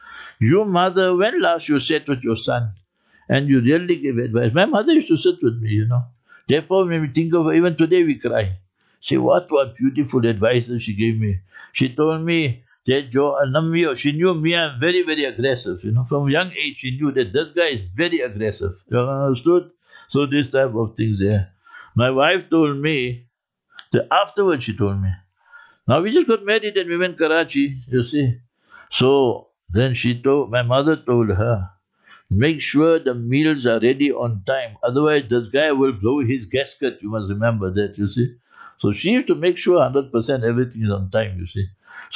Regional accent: South Africa; I'm a guest from South Africa, and we got this problem there in South Africa.

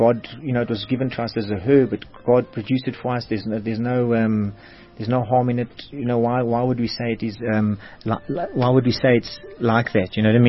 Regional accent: Johannesburg, Gauteng, South Africa; I grew up in the south of Joburg, sort of an average Catholic family

